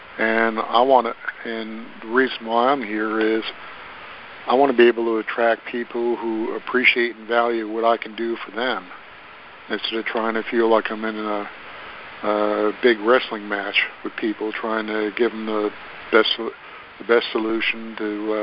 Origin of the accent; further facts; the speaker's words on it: Dallas, Texas, United States; I'm from Dallas, Texas.